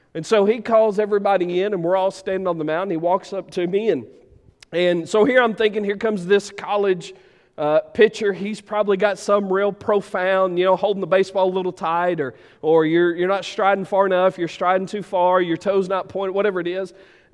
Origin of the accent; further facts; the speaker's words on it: Ratcliffe, Arkansas, United States; Look, I grew up in Ratcliffe, Arkansas. I'm just me.